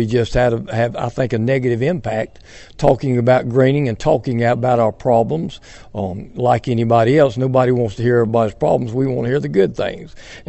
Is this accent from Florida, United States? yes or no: yes; Wauchula, Florida, United States; from Wachula, and I'm growing oranges out in the Lemon Grove area on the east side of Hardy County.